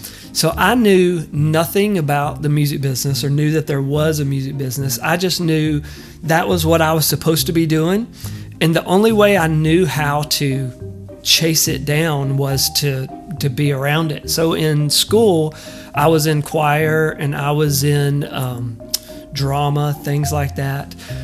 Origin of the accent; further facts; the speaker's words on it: Texas, United States; But also as a kid growing up in East Texas, you know, I wasn't the biggest guy and I wasn't a football player